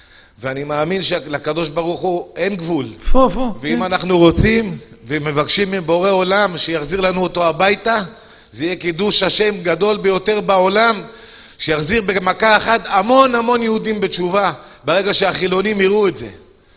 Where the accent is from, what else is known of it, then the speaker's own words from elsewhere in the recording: Mexico; זוכר אותי הרב, אני באתי ממקסיקו